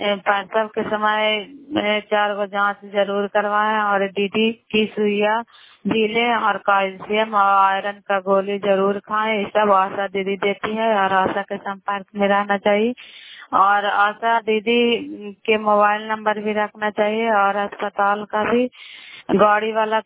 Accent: Bihar, India; नालंदा जिला कराई ब्लॉक की निवासी हूँ।

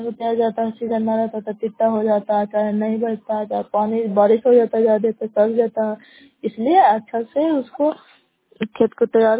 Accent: Bihar, India; नालंदा जिला नगर नौसा ब्लॉक कला पंचायत की निवासी हूँ।

